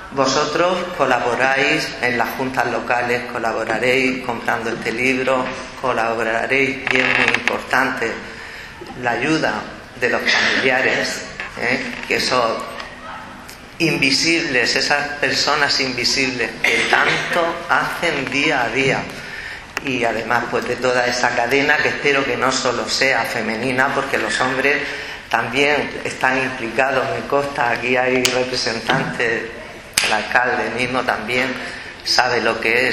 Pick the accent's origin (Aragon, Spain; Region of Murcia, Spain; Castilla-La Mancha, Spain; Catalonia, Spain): Region of Murcia, Spain; Totana; es una satisfacción estar en Totana, en mi pueblo y con los amigos de siempre